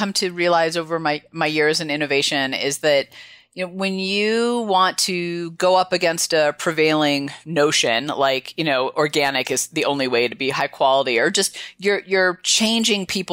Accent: California, United States; I mean, I grew up in the Northern California, so I get it.

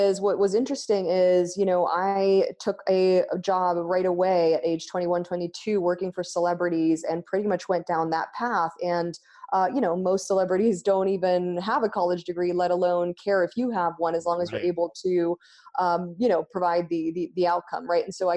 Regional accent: Argentina; Well, you know, I grew up in Argentina, and we don't do the traditional college thing over there.

